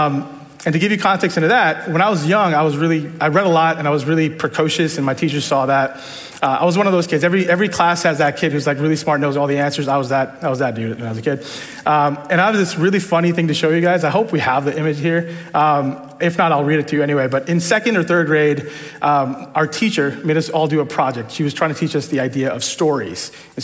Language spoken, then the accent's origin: English; New York, United States; born there; I was born in New York, two immigrants. My parents came in the 70s and 80s. I'm considered a second generation immigrant.